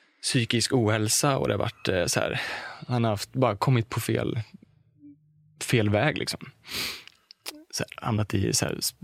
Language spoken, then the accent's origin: Swedish; Smögen, Västra Götaland County, Sweden; jag är ju från Smögen, och Oskar hade ställe där, så han var där varje sommar och på helgerna. Så vi båda två är uppväxta på Smögen